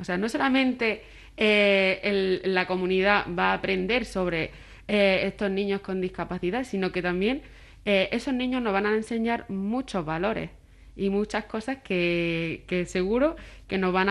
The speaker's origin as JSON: {"language": "Spanish", "town": "Al Hoceima", "region": "Tanger-Tetouan-Al Hoceima", "country": "Morocco", "second_language": "Spanish", "lives_now": "Spain", "said": "Pero es que literal, o sea, soy de Alucemas, aquí enfrente."}